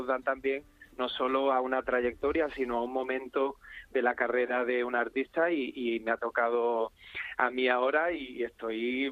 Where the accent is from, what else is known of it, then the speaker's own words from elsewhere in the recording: Córdoba, Andalusia, Spain; now in Madrid, Spain; Yo no soy madrileño, soy cordobés, pero vivo aquí desde hace mucho tiempo.